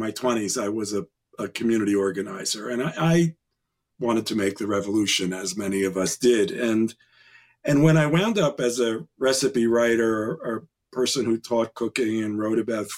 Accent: Manhattan, New York, United States; I think I was lucky that I grew up in Manhattan, where I was really exposed to a lot of different foods

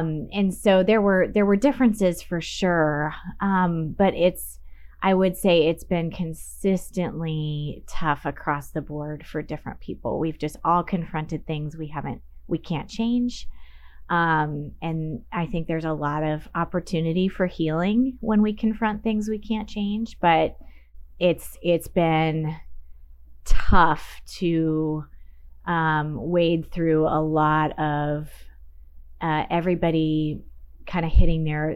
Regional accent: Seattle, Washington, United States; I grew up in Seattle.

